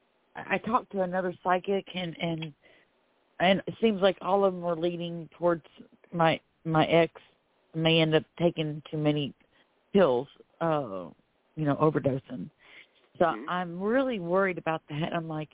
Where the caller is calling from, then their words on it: Florida, United States; I'm calling from Florida.